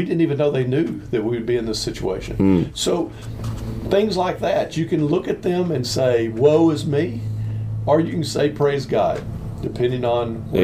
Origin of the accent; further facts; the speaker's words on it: Van, Texas, United States; my hometown where I went to high school and my best friend from high school, he and his wife lived there, is Van, Texas